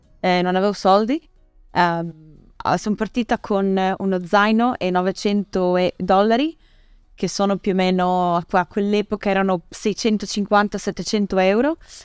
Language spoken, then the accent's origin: Italian; Faenza, Emilia-Romagna, Italy; io sono nata e cresciuta a Faenza, Faenza era terribile, era tutto chiuso